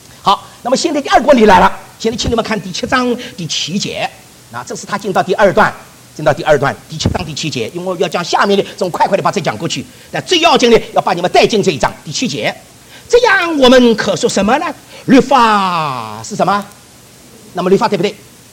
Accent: China; 在我看起来，我们中国人啊，不但有中国人的血，还有犹太人的脾气。

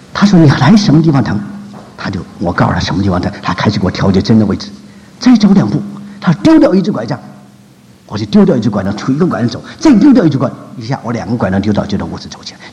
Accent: China; 那作为一个中国人，看着中国的强大起来，过去的屈辱都去掉了，当然很高兴。但是作为一个基督徒，心里也担心了。

